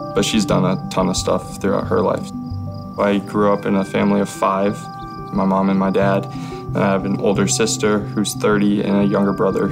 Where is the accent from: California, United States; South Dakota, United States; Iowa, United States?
South Dakota, United States; Rapid City; I grew up in Rapid City, South Dakota. It was nice. It was pretty relaxed.